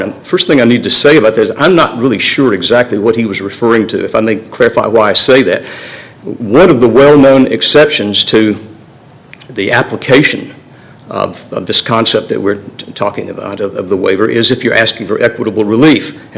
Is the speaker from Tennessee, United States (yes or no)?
yes; Murfreesboro, Tennessee, United States; from Murfreesboro, just outside Nashville.